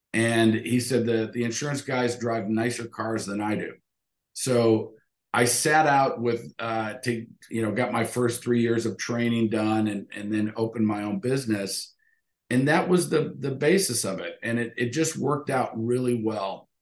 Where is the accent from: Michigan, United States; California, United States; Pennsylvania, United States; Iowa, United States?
Michigan, United States; Detroit; Both sides of my family, both my mom and my dad, I grew up in Detroit, and they, both sides of the families had family businesses.